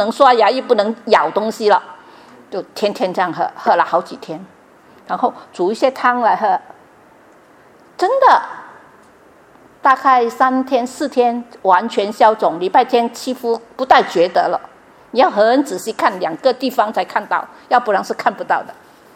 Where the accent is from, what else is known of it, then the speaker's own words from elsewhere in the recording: Vietnam; 因为我在越南长大的嘛